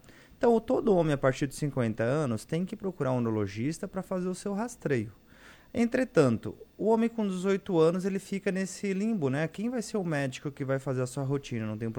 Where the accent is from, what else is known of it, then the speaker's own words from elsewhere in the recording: Araranguá, Santa Catarina, Brazil; also born or lived in Criciúma; Eu sou de Criciúma, mas a vida inteira morei em Araranguá. Uhum. Minha vida foi feita em Araranguá, estudei em Araranguá